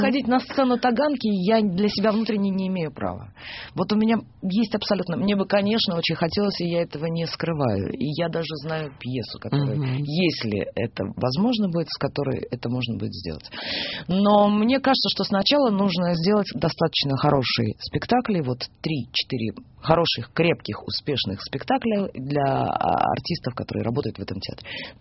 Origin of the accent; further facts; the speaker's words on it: Odesa, Odesa Oblast, Ukraine; Одесса, ну как, знаете, как... Господи, это мой родной город, где у меня могилы моих близких.